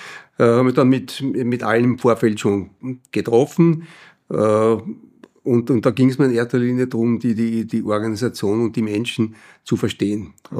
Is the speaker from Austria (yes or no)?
yes; Vienna, Austria; als Wiener